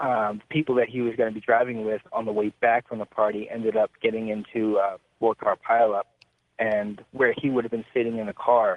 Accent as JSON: {"language": "English", "town": "Pittsburgh", "region": "Pennsylvania", "country": "United States", "said": "I'm from Pennsylvania."}